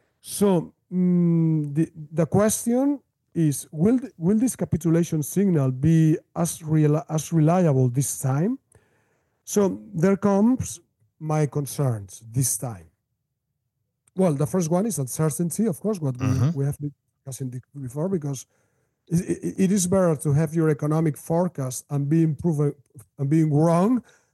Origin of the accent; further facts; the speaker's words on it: Spain; English is a second language; Look, I am from Spain. Well, you notice my accent.